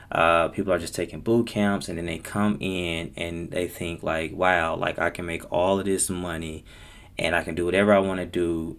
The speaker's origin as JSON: {"language": "English", "town": "Pine Bluff", "region": "Arkansas", "country": "United States", "tie": "born or raised there", "said": "Look, I grew up in Pine Bluff. I went to Pine Bluff High."}